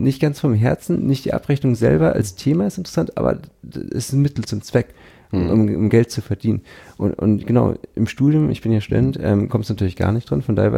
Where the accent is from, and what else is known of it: Pinneberg, Schleswig-Holstein, Germany